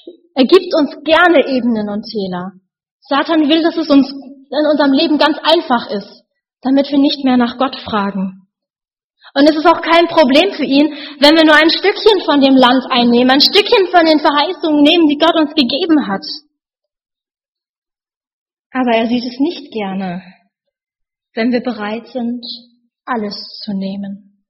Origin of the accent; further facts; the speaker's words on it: Lower Saxony, Germany; Ich bin ja Ostfriesin und stur ist so